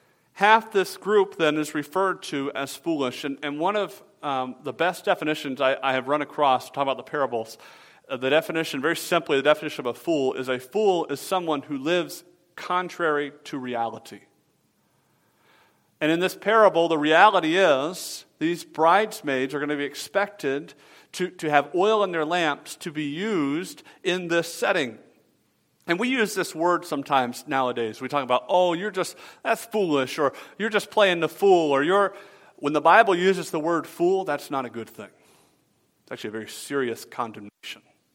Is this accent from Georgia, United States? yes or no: yes; Atlanta, Georgia, United States; I grew up in Atlanta, Georgia. I am a huge Atlanta Braves baseball fan.